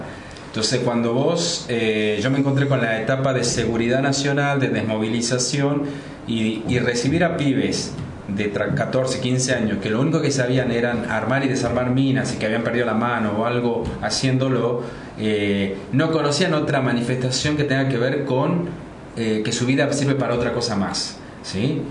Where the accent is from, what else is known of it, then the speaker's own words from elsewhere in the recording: Salta, Argentina; Nada, yo soy salteño, me formé gracias a la necesidad de trabajar en zonas de vulnerabilidad de la ciudad de Córdoba, ¿sí?